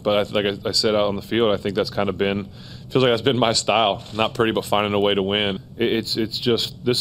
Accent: Ohio, United States; born there; I was born in Ohio, but I live here and I'll always be here.

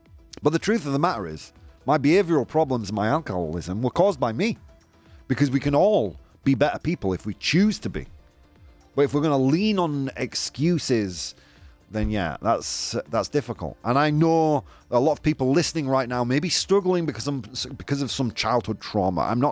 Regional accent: Yorkshire and the Humber, United Kingdom; Look, I'm quite direct. I'm from Yorkshire. It's in our blood.

